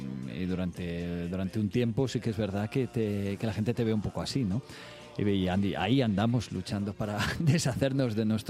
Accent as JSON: {"language": "Spanish", "town": "Madrid", "region": "Community of Madrid", "country": "Spain", "tie": "born or raised there", "said": "yo soy de Madrid, nacido en Madrid y he vivido casi toda mi vida en Madrid. Sí, sí, llevo unos cuantos años aquí."}